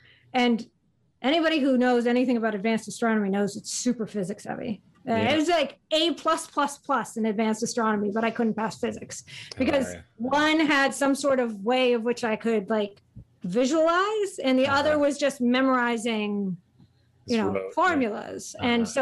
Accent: Worcester, Massachusetts, United States; I grew up in Worcester, Massachusetts.

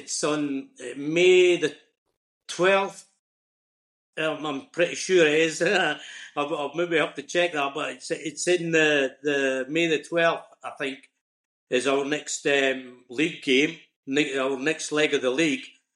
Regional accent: Scotland, United Kingdom; accent: Scottish; but with my Scottish accent, I hope it wasn't too broad a Scottish accent that people couldn't understand what I'm trying to say.

